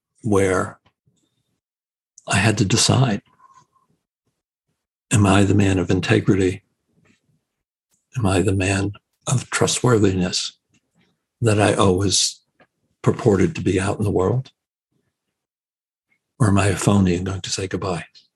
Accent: New Jersey, United States; driving around basically saying, hi, I'm from New Jersey.

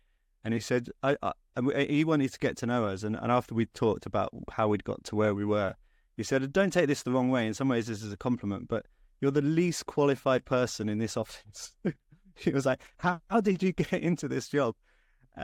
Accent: Northampton, East Midlands, United Kingdom; I grew up in Northampton and yeah, that was the local newspaper.

